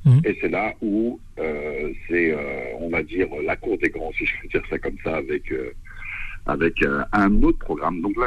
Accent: Mantes, Île-de-France, France; Alors, effectivement, Cannes, on va dire que de chez nous, à Mantes, pour beaucoup de jeunes réalisateurs, ça paraît inaccessible.

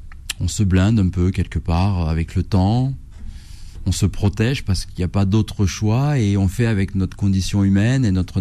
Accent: Pyrenees, France; Moi j'ai grandi dans les Pyrénées

